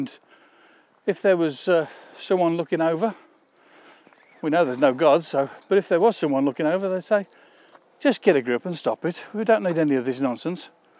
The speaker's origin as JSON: {"language": "English", "region": "England", "country": "United Kingdom", "lives_now": "Spain", "said": "I'm an Englishman living in Spain"}